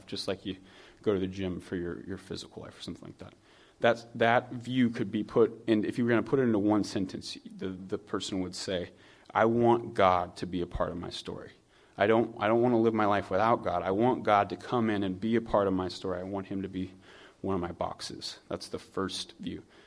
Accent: California, United States; Most of you know I'm from California originally, and on the West Coast, the early football game starts at 10 a.m.

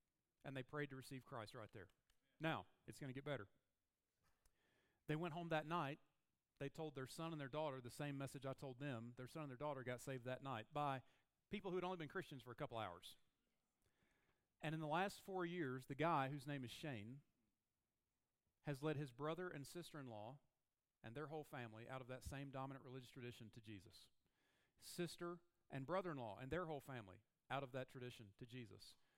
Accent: South Carolina, United States; Because I grew up in South Carolina where we were 49th in education

